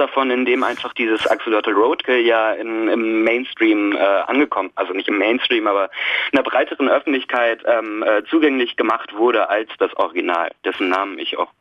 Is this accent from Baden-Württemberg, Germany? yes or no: no; Oldenburg, Lower Saxony, Germany; Aber wir haben hier in Oldenburg, wo ich herkomme